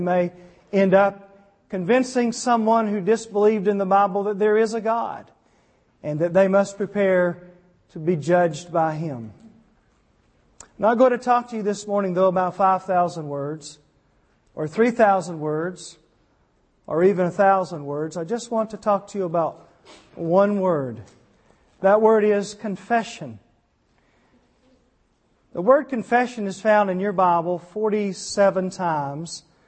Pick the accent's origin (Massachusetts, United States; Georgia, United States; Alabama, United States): Alabama, United States; In fact, I'm from Alabama.